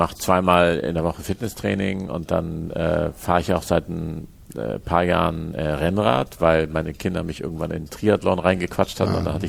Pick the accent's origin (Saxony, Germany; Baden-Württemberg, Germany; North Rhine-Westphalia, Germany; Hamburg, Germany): Hamburg, Germany; Ich bin in Hamburg geboren und am Stadtrand im Osten von Hamburg bin ich aufgewachsen, aber in Hamburg zur Schule gegangen.